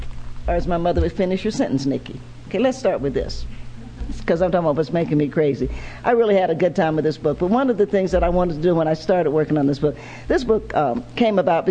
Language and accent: English; Cincinnati, Ohio, United States; also born or lived in Knoxville; now in New York, United States; I'm a Tennessean by birth. I was born in Knoxville. And I grew up in Cincinnati, which is actually they don't ever say it that way, but it's the top of Appalachia.